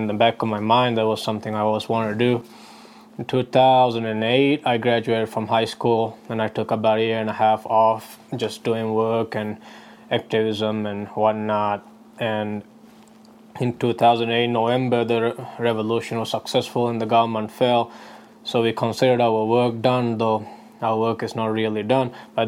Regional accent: Maldives; English is a second language; now in New Mexico, United States; So I grew up in the Maldives during a dictatorship, which were there for 30 years

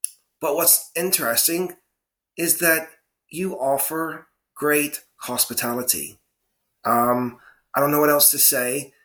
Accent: United States; now in Slovakia; As an American who's living in Slovakia

